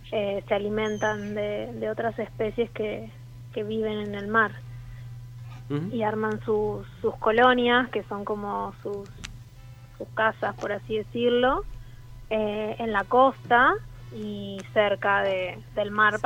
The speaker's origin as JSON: {"language": "Spanish", "region": "Buenos Aires", "country": "Argentina", "moved": "as an adult", "lives_now": "Ushuaia, Argentina", "said": "En este momento vivo en Ushuaia, en Tierra del Fuego, y estoy acá hace 6 años trabajando con pingüinos. Soy de Buenos Aires, en realidad"}